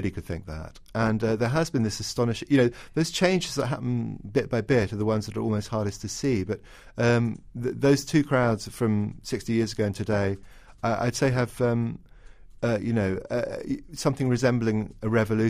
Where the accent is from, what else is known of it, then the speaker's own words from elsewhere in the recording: Hong Kong; I mean, I grew up in Hong Kong and first travelled through London in the 70s